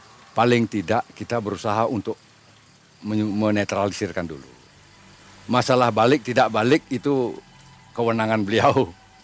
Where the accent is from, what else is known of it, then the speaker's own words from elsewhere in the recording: Bali, Indonesia; Apa yang seperti kita orang Bali lakukan melukat itu boleh, sah-sah saja.